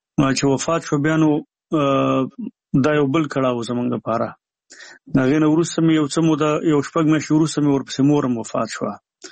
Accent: Nangarhar, Afghanistan; زمونږ کلی د دغه نه ډېر لرې دی د جلال آباد نه د ښار نه چې 15 کیلومتره یو خوا

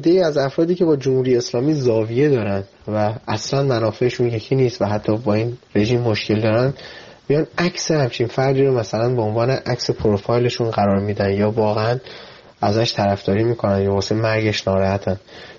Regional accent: Iran; به عنوان یک ایرانی برای من جای سوال داره

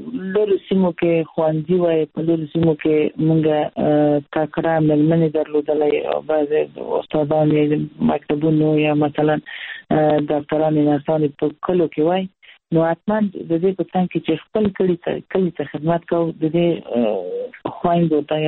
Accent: Herat, Afghanistan; موږ د هرات یو

